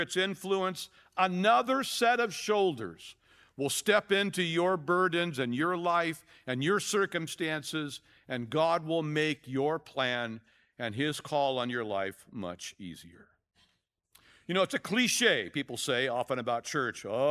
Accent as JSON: {"language": "English", "country": "United States", "said": "Let me remind you, though, being an American, if you're on food stamps, you are among the wealthiest in the world."}